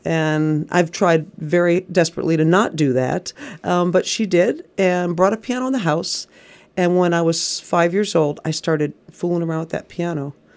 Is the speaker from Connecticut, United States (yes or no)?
yes; Waterbury, Connecticut, United States; And now that when I drive past it, I go, yes, this is where I'm from. Yeah. And so I'm a born and bred New Englander.